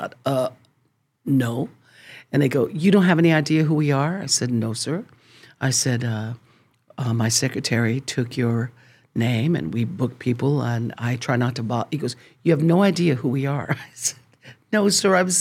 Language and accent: English; Colorado, United States; And because I am a farm girl, I come originally from Colorado, in case you're wondering.